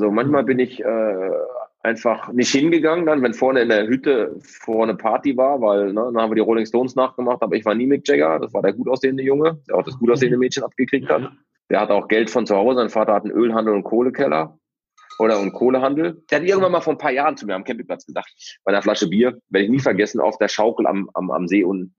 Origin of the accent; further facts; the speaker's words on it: North Rhine-Westphalia, Germany; Wir sind im Ruhrgebiet groß geworden. Die Oma hatte so ein Zechenhaus, alle haben unter Tage gearbeitet.